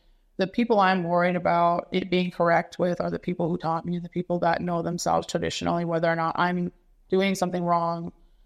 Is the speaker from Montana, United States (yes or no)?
yes; Fort Peck, Montana, United States; like living in Fort Peck, growing up in Fort Peck with my grandmother and picking up these things.